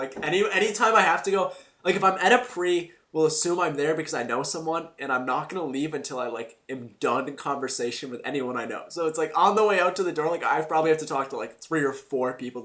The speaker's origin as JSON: {"language": "English", "region": "New York", "country": "United States", "said": "We told them we're from New York and that we're Americans."}